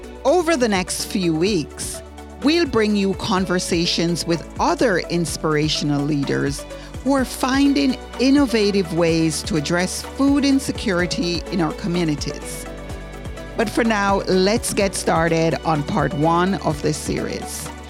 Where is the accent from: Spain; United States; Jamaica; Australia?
Jamaica; I am from Jamaica, and in my culture, food is an important part of health and healing.